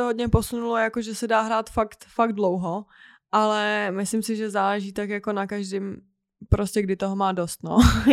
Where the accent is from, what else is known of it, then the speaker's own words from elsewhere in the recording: Sokolov, Karlovy Vary Region, Czechia; my jsme vlastně ze Sokolova